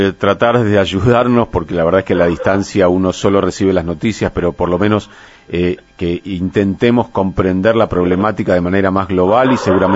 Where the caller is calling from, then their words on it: Buenos Aires, Argentina; un abrazo desde aquí, desde Buenos Aires, desde Argentina